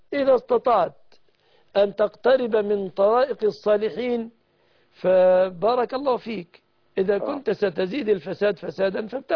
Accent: Egypt; بلادنا مصر

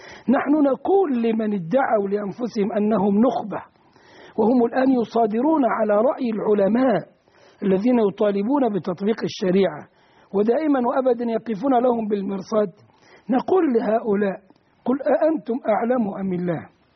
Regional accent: Egypt; نحن كمصريين

